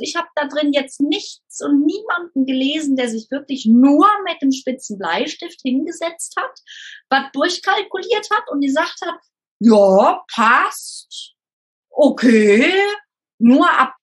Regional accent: Rhineland, Germany; Ich bin Rheinländerin, ich feiere irgendwie das Leben

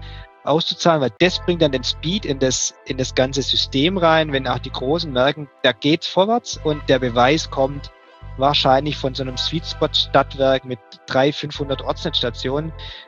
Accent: Baden-Württemberg, Germany; Naja, wo ich herkomme, hast du ja gerade schon angedeutet, aus dem Ländle.

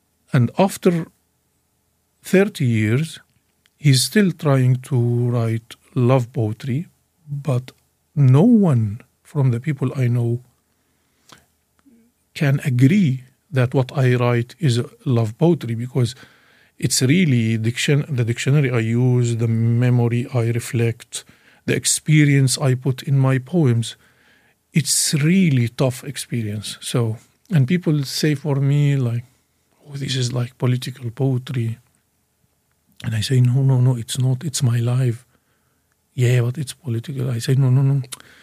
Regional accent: Syria; English is a second language; In the end, I lost two countries. I am Palestinian from Syria. Lost both.

